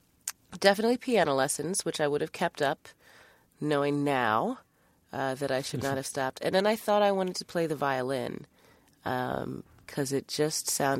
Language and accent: English; New York, United States; Trust me, I'm a New Yorker, and that's very different. which it is. I absolutely think it is. So I definitely, you know, grew up being very much a Manhattanite, a New Yorker